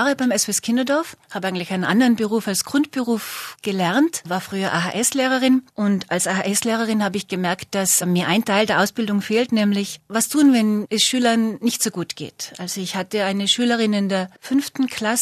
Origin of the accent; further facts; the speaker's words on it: Götzens, Tyrol, Austria; Ich komme aus Götzens, also vom Dorf, und das möchte ich nicht missen, weil das Dorf ist eine ganz besondere Gemeinschaft.